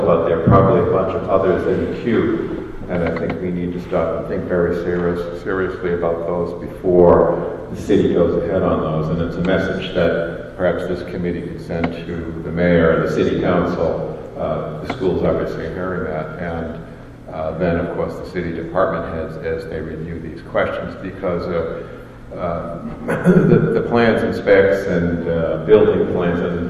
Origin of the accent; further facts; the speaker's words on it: Framingham, Massachusetts, United States; born there; When I was born in Framingham, there were 25,000 people here.